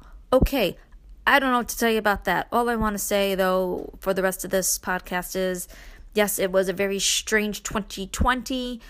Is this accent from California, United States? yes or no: no; Brooklyn, New York, United States; moved away as an adult; now in Upstate New York, United States; I grew up in Brooklyn. I was raised there, got married. I moved to upstate.